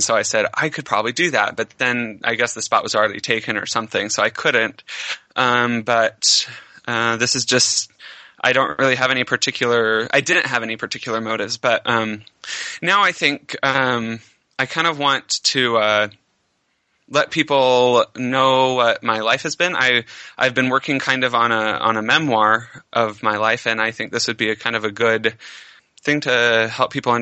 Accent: Midvale, Utah, United States; also born or lived in South Jordan; I grew up in Utah, Salt Lake City. Midvale. I don't really know where that is, but I grew up in Midvale, and then we moved to South Jordan

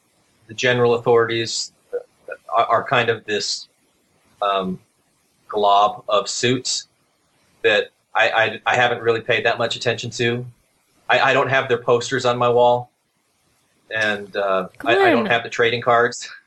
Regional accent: Arizona, United States; But you know, I grew up in Arizona

